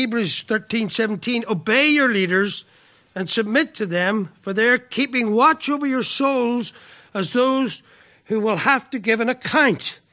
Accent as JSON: {"language": "English", "country": "Ireland", "said": "I'm an Irishman."}